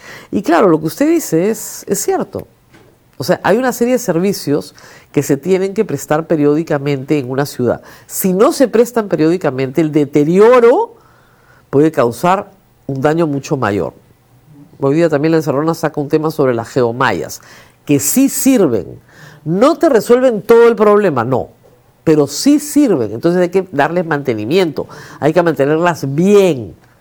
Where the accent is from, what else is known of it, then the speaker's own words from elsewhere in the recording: Miraflores, Lima, Peru; Ustedes saben, yo soy de Miraflores.